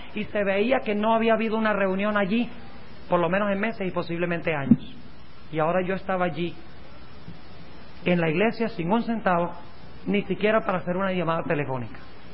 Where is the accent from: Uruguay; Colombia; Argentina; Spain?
Colombia; moved away; Cuando yo me vine de Colombia